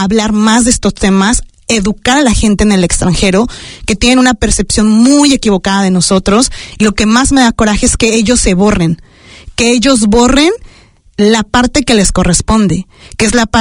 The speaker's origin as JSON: {"language": "Spanish", "country": "Mexico", "moved": "yes", "said": "Siempre he estado muy pegada a todo lo que pasa en mi país. Desde que llegué a este país en el 2009"}